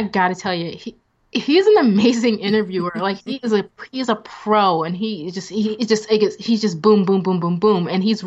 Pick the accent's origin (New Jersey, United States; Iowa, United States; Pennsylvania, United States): Pennsylvania, United States; Philadelphia; I'm coming from Philly, so it's in Brattleboro, Vermont.